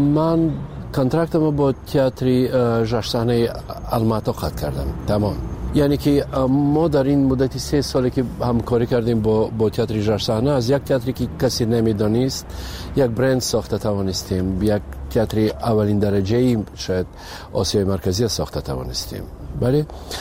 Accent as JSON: {"language": "Persian", "country": "Tajikistan"}